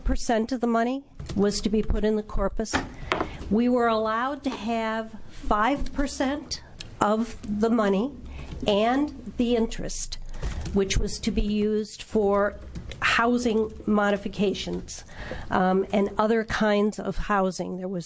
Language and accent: English; Eugene, Oregon, United States; I'm from Eugene, Oregon.